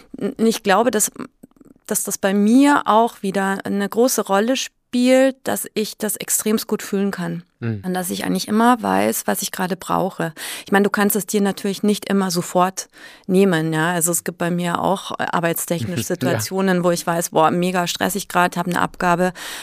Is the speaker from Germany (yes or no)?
yes; Munich, Bavaria, Germany; born there; Also ich bin zwar gebürtige Münchnerin, am Land aufgewachsen